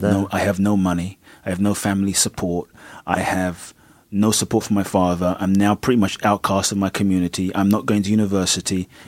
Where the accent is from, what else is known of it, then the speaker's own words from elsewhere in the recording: Peckham, London, United Kingdom; For me, growing up in Peckham was literally like a ghetto.